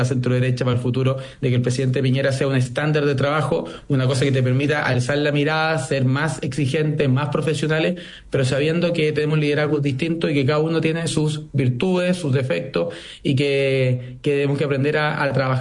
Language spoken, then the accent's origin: Spanish; Chile; va a haber cosas que nos hacen sentir orgullosos como chilenos